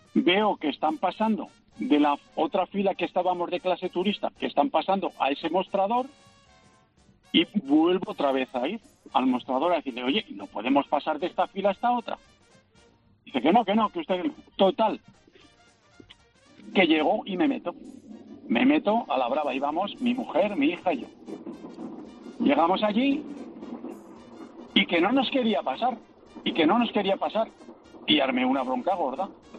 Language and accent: Spanish; Zaragoza, Aragon, Spain; soy taxista de Zaragoza.